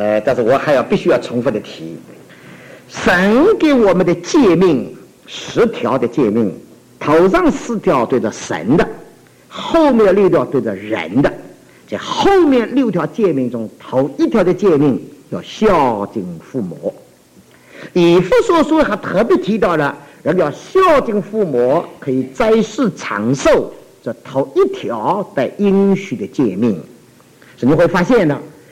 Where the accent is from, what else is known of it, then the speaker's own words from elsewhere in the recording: China; 我很佩服我们中国人老的一句话